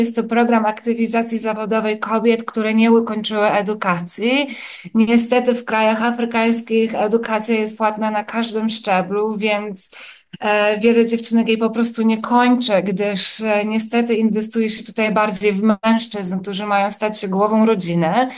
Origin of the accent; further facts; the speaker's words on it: Silesian Voivodeship, Poland; born there; moved away as an adult; also born or lived in Australia; Ja urodziłam się na Śląsku, aczkolwiek wiedziałam, że ani Śląsk, ani Polska nie będzie tym moim takim docelowym domem. I wyjechałam w wieku lat 18 właśnie szukając tego miejsca na ziemi. I tak wyemigrowałam najpierw do Australii